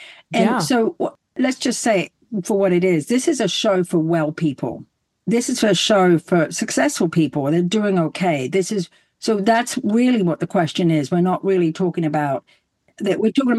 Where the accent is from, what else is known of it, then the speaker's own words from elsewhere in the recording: England, United Kingdom; Whatever. I'm English. Come on. Give me a break.